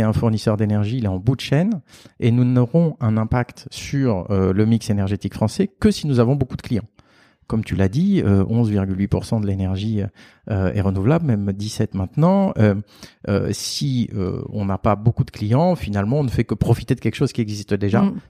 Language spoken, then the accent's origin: French; Aix-en-Provence, Provence-Alpes-Côte d'Azur, France; also born or lived in Belgium; Moi, je suis d'Aix-en-Provence. Et j'ai habité 6 ans en Belgique